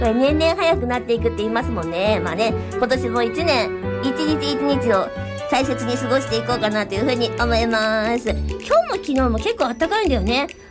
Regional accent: Mie, Japan; 私のね、地元三重県でも一応降ったの

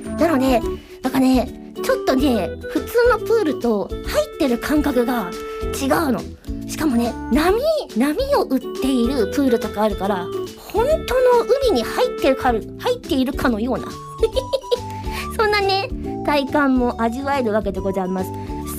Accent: Mie, Japan; now in Kanagawa, Japan; 本日ご紹介するのは私の地元三重県についていろいろ語っていこうかなと思います

